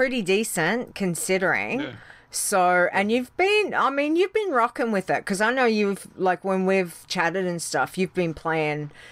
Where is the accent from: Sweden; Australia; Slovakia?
Australia; you're like me, we're Australian.